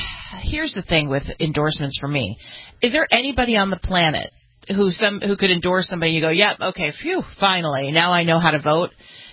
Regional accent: California, United States; Kamala Harris, the senator from my home state of California

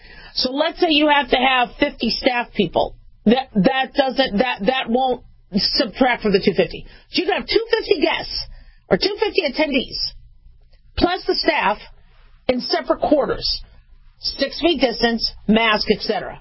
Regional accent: Phoenix, Arizona, United States; also born or lived in Los Angeles / Las Vegas; I know I was born in L.A., I grew up in Phoenix and Vegas, but Vegas is now my hometown, all right?

